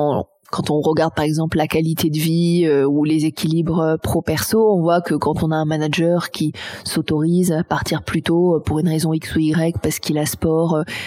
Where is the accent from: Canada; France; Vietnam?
France; Paris, Île-de-France; Alors, j'ai grandi à Paris.